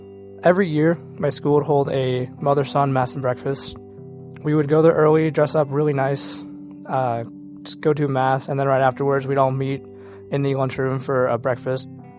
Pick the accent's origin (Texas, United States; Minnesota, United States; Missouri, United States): Missouri, United States; St. Louis; I am 18 years old, and I'm from St. Louis, Missouri.